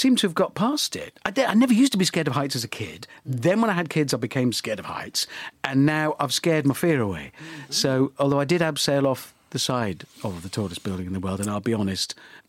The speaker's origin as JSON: {"language": "English", "town": "Birmingham", "region": "West Midlands", "country": "United Kingdom", "said": "I'm from Birmingham, but kind of global."}